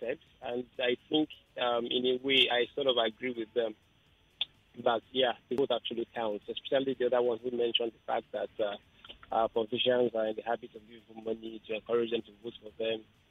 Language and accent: English; Nigeria; And I am a Nigerian youth